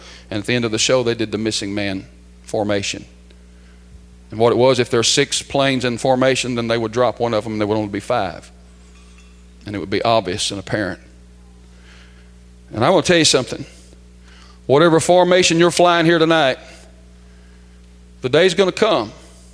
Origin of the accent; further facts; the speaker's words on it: Groves, Texas, United States; I grew up in Groves. Haven't lived in Groves in a long, long time.